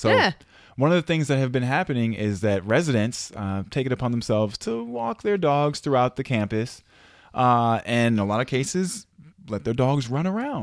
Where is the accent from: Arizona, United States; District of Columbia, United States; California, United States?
District of Columbia, United States; Washington; I mentioned that, you know, I'm from Washington, D.C., one of the things that they ask me what I enjoy about D.C.